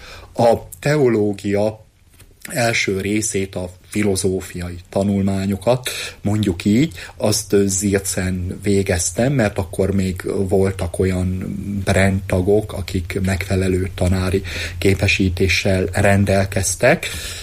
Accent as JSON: {"language": "Hungarian", "region": "Borsod-Abaúj-Zemplén", "country": "Hungary", "tie": "born or raised there", "said": "Én Észak-Magyarországról, Borsod megyéből származok, a gyermekkoromat, fiatalkoromat azt Nyéglátházán töltöttem"}